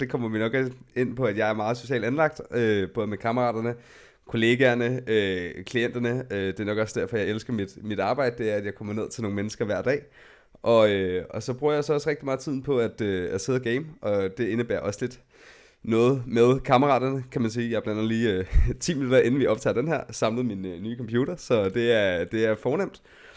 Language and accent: Danish; Gadevang, Capital Region of Denmark, Denmark; Jeg kommer op fra Nordsjælland af, op fra Hillerød, en lille by, der hedder Gadevang.